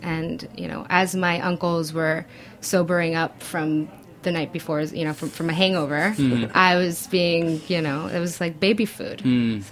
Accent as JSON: {"language": "English", "town": "Caracas", "region": "Capital District", "country": "Venezuela", "said": "I'm from Caracas. I'm from the capital."}